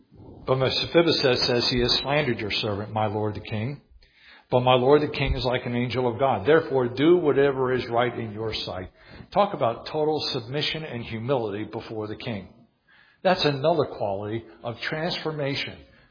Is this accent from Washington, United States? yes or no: no; New Jersey, United States; born there; I mean, I tell people, I joke about it a lot, and I was born in New Jersey.